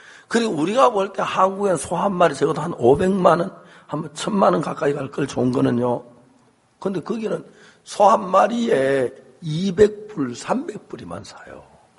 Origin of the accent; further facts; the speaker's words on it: Seonsan, North Gyeongsang, South Korea; 옛날에는 저희 고향 선산에는 소고기를 팔질 않아요.